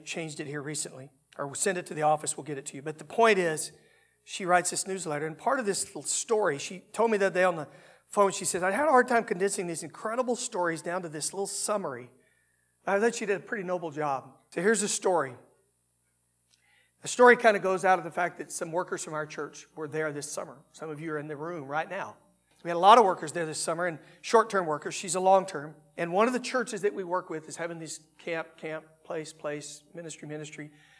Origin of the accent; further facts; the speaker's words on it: Texas, United States; I pray for my hometown back in Texas, which you wouldn't believe what God's doing there.